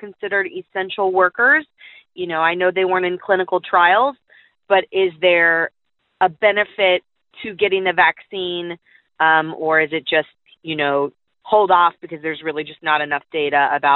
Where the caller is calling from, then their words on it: Cincinnati, Ohio, United States; I'm calling from Cincinnati, Ohio.